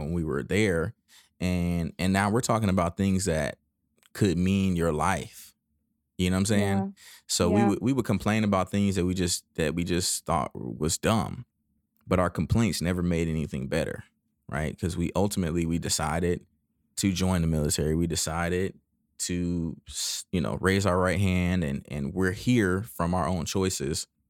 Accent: California, United States; I'm originally from California and I see the hygienists in California are freaking, first of all, killing it when it comes to, you know, what they're making.

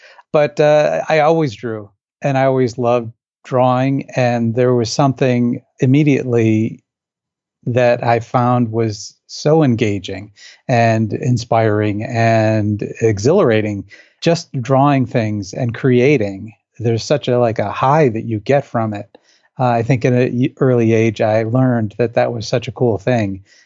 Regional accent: Buffalo, New York, United States; I'm from Buffalo. I went to the University of Buffalo. I did 4 years undergrad there.

